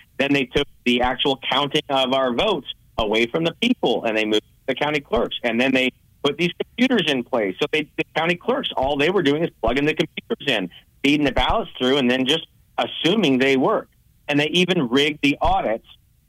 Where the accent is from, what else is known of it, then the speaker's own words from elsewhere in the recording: Colorado, United States; And I came from Colorado, where the corruption is all the way through Colorado.